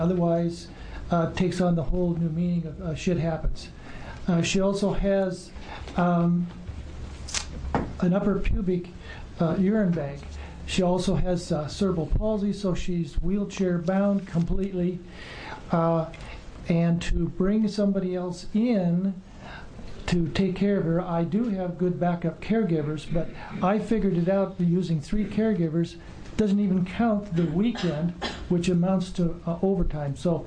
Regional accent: Corvallis, Oregon, United States; I'm from Corvallis.

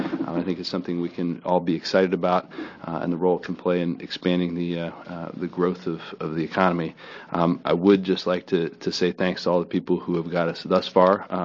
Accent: Beaverton, Oregon, United States; from Beaverton.

